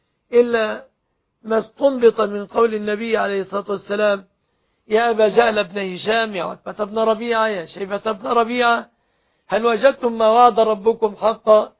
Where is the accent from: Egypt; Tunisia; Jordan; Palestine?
Egypt; بلادنا مصر